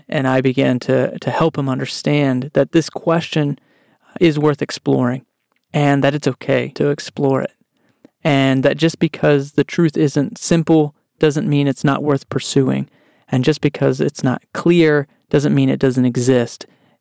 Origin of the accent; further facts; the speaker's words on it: Texas, United States; I grew up in Texas and had visited several times growing up the Alamo.